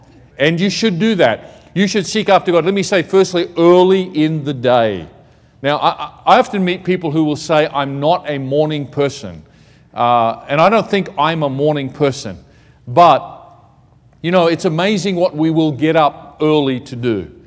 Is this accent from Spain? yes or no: no; Australia; now in Thailand; I'm Australian, but I'm serving in Thailand. People get confused about that. But in Australia, where I grew up and really was up until about 4 years ago